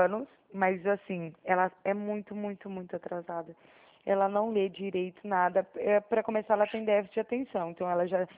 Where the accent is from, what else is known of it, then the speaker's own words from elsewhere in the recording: Araraquara, São Paulo, Brazil; Ah, no caso, eu sou aqui de Araraquara, né?